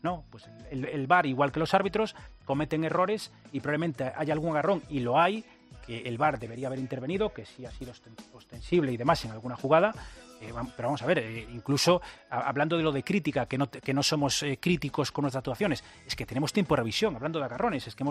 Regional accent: Vigo, Galicia, Spain; O sea, yo soy un apasionado del fútbol. Soy de Vigo.

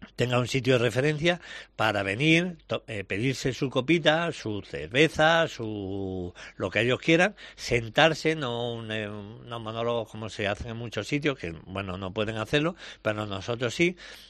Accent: Andalusia, Spain; Mancha Real, pues otro sitio que mira, para mí siempre, cualquier sitio de mi tierra es especial, pero mira, Mancha Real a partir de ahora, pues más.

